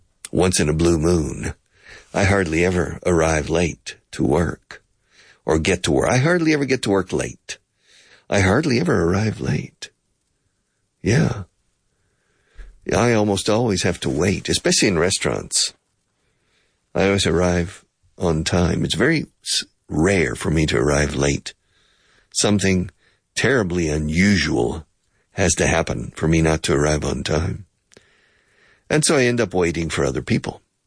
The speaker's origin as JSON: {"language": "English", "town": "Houston", "region": "Texas", "country": "United States", "moved": "yes", "lives_now": "Spain", "said": "I said, no, I'm originally from Houston, but I've been living in Spain for 35 years."}